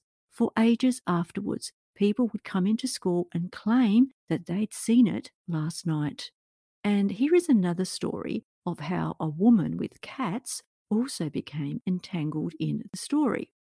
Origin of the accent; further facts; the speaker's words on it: Australia; Now this was hard for me to understand, being an Australian with Croatian roots, but I was able to understand some of it.